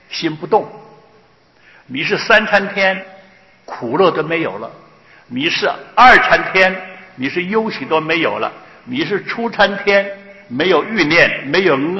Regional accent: Taiwan; 我们从台湾来。到了美国啊，一个白天一个晚上，这个时间就不一样

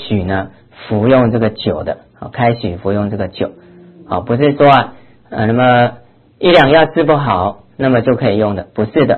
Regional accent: China; 在我们中国来讲啊

